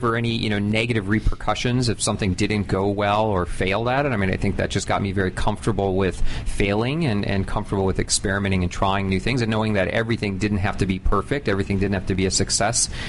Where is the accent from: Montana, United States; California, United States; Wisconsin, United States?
Wisconsin, United States; A small village in Wisconsin.